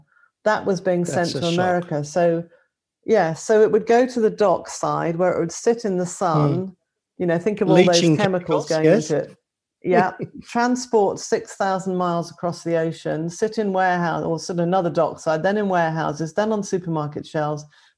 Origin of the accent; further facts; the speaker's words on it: Singapore; moved away; when I was young, we grew up in Singapore before Singapore became as clinically clean as it is these days.